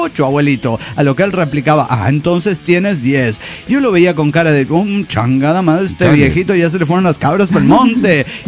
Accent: San Luis Potosí, Mexico; Soy el malportado de San Luis Potosí.

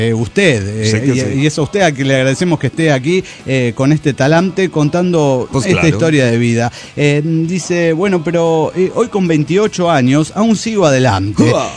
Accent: Mexico; de México, güey.

